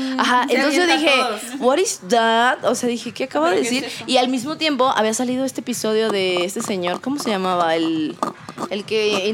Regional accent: Mexico; nadie está haciendo esto en México, ¿cómo puedo yo ser parte de esto en mi país, no?

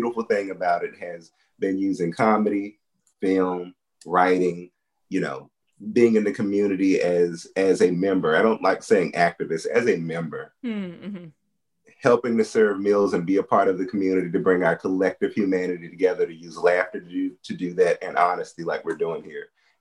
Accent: Washington, District of Columbia, United States; You know, I'm from Southeast DC. My folks are from North Carolina.

